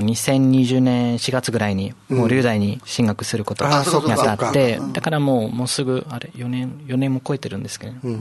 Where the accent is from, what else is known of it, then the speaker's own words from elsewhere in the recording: Spain; born there; Japanese is a second language; 自分がスペインで生まれて、